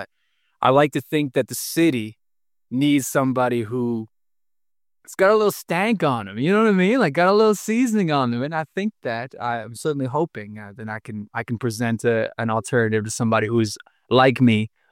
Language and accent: English; Nova Scotia, Canada; born there; now in Winnipeg, Canada; and I'm new to Winnipeg, Manitoba. I haven't lived here for quite so long. I was born in Nova Scotia, in fact.